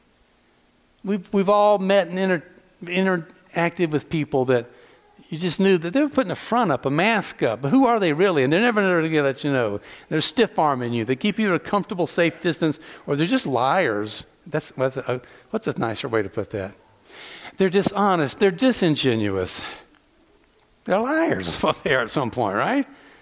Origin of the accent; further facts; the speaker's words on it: Southeast, United States; I grew up in the Southeast, so I grew up assuming I was Scotch-Irish.